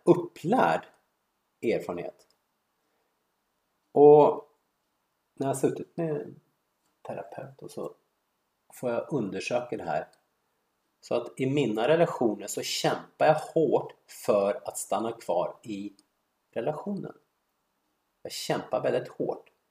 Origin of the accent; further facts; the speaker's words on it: Stockholm, Stockholm County, Sweden; jag är svensk. Jag är uppfostrad i Sverige, så jag har ju mitt hjärta i Sverige. Och i Stockholm.